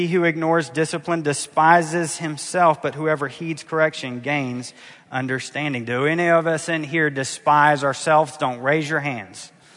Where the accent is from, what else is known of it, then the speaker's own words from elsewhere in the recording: Houston, Texas, United States; I am from Houston, Texas, and let me just say this is not to be taken as health and wealth.